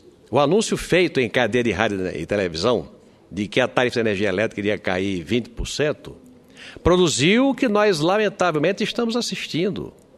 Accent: Brazil

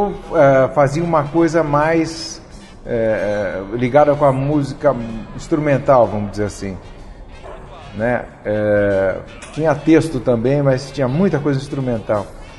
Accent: Londrina, Paraná, Brazil; moved away; a gente tinha vindo do Paraná. Eu sou do Paraná, de Londrina.

